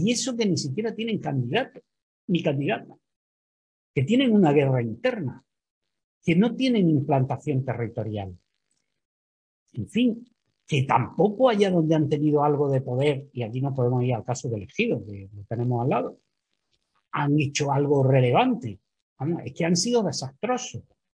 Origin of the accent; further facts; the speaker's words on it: Andalusia, Spain; para Vox lo de menos somos los andaluces.